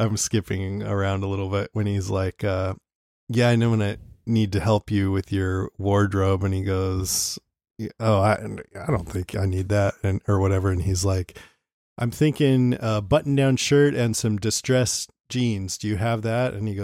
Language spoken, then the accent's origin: English; Modesto, California, United States; because we're from Modesto, which is kind of a commuter town, but on the edges it's all country